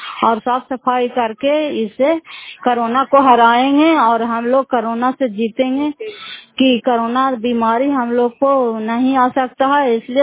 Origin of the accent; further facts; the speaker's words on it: Fatehpur, Bihar, India; घर फतेहपुर पंचायत मकरौता जिला नालंदा करापसरा ब्लॉक की निवासी हूँ